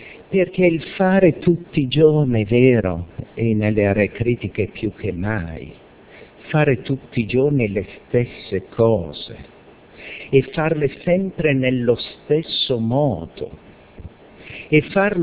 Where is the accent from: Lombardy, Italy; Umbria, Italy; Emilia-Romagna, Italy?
Lombardy, Italy; Bergamo; io sono bergamasco